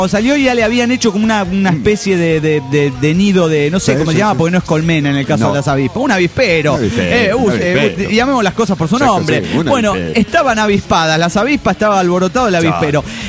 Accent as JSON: {"language": "Spanish", "country": "Peru", "said": "no aplica a la realidad peruana y echaría por el suelo los logros que han habido en mi país en la última década"}